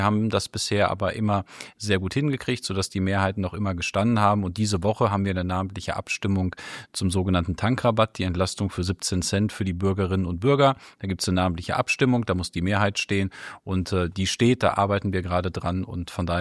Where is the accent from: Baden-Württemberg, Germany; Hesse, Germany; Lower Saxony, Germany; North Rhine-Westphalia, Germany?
North Rhine-Westphalia, Germany; Brilon; Wir kommen tatsächlich beide aus Bridon. Aus unserer Sicht, glaube ich, die schönste Stadt im Sauerland. Und wir sind auch beide aufs gleiche Gymnasium gegangen, in Bridon, in unserer Heimatstadt.